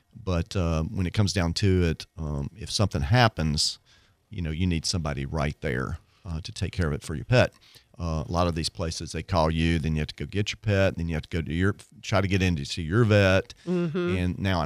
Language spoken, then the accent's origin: English; Mississippi, United States; I'm from Northeast Mississippi, around